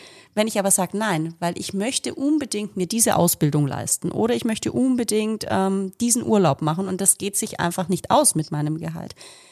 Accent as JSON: {"language": "German", "region": "Baden-Württemberg", "country": "Germany", "said": "also ich selbst bin ja Schwäbin"}